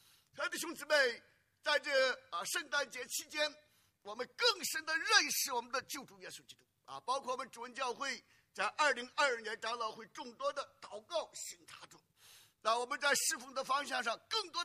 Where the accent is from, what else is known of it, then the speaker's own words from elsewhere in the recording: United States; 那我们美国人有的时候为什么工作上的压力这个债务上的压力特别高呢？